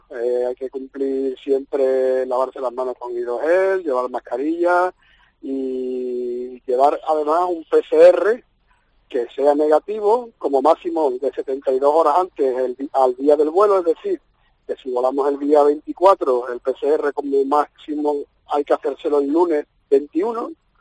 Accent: Spain; somos españoles

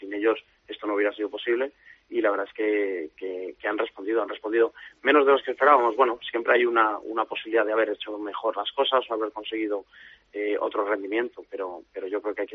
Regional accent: Spain; como español y como jugador de balonmano estamos contentos

